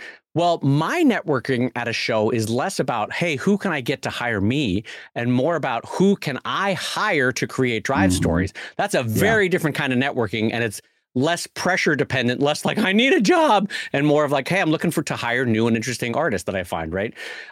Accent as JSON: {"language": "English", "town": "San Diego", "region": "California", "country": "United States", "said": "I have family in San Diego. I'm from San Diego."}